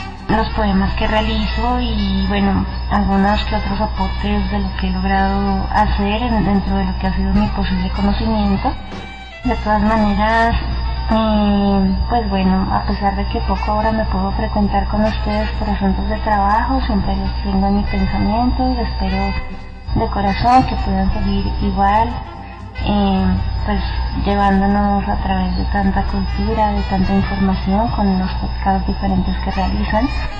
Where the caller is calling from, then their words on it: Bogotá, Colombia; de Bogotá, Colombia.